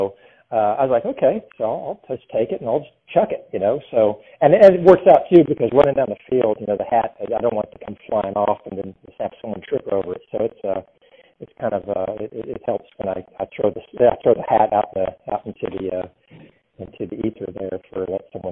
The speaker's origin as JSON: {"language": "English", "town": "Raleigh", "region": "North Carolina", "country": "United States", "tie": "born or raised there", "said": "because, I live in Raleigh. I grew up in Raleigh."}